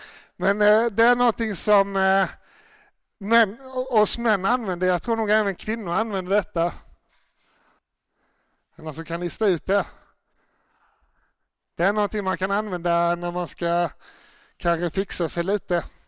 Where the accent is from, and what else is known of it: Småland, Sweden